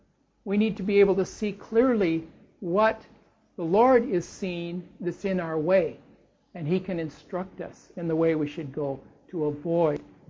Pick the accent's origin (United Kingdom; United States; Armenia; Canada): United States; Seattle, Washington; I don't think it's particularly good. And I'm from Seattle.